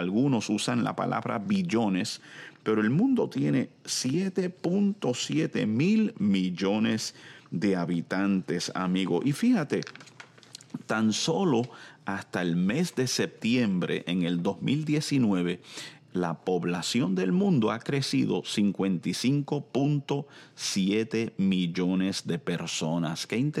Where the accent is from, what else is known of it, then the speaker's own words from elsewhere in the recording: Puerto Rico; Yo soy de Puerto Rico, donde la población es tan solo 2.9 millones de personas.